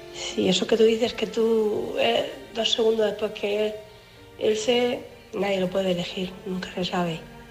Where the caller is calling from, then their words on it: Cartagena, Region of Murcia, Spain; corresponsal de Cartagena